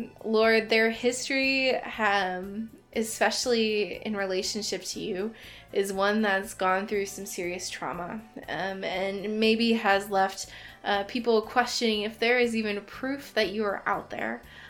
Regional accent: United States; I grew up in Lutheran circles here in the United States, and potlucks are just the universal language of community.

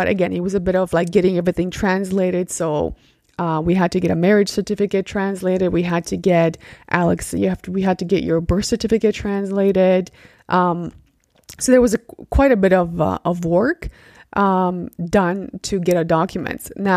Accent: Canada; also born or lived in Poland; now in Italy; So I was born in Poland, moved to Canada when I was a kid.

